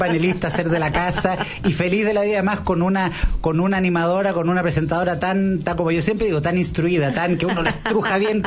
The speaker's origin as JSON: {"language": "Spanish", "town": "Santiago", "region": "Santiago Metropolitan", "country": "Chile", "tie": "born there", "said": "de hecho, yo nací acá en Santiago, y mi primer domicilio fue Providencia"}